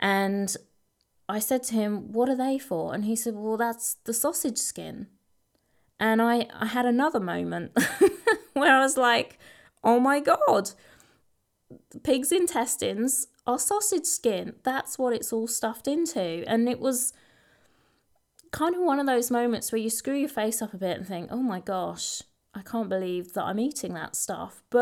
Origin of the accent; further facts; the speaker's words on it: East of England, United Kingdom; accent: Essex; this inner voice just said to me, "This just ain't right." In my classic Essex accent.